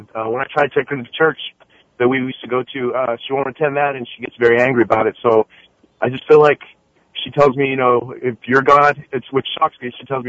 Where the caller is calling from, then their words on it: Boston, Massachusetts, United States; Well, I'm actually calling from Boston.